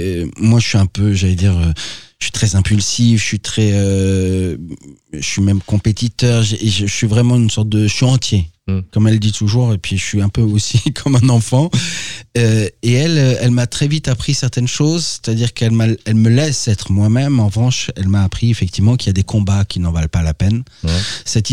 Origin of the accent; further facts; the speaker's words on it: Hauts-de-France, France; moi, je suis de Picardie, donc j'ai envie de vous dire, c'est impossible de pas revenir.